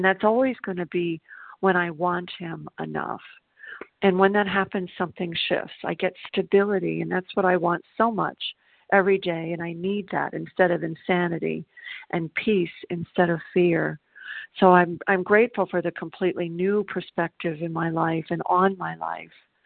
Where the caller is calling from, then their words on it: South Carolina, United States; and I'm calling from South Carolina.